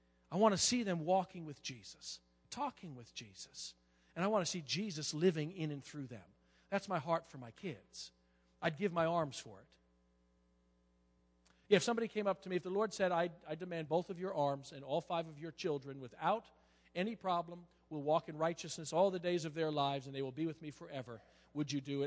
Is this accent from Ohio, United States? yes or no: no; Staten Island, New York, United States; born there; also born or lived in Poconos, Pennsylvania; I mean, I was born in Staten Island, New York, you know. They didn't have farms over there.